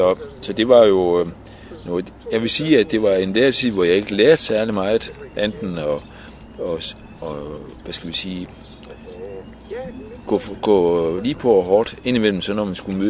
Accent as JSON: {"language": "Danish", "town": "Aarhus", "region": "Central Denmark Region", "country": "Denmark", "tie": "born or raised there", "said": "når jeg som dreng i Aarhus i 60'erne og begyndelsen af 70'erne sådan, havde tid til overskud"}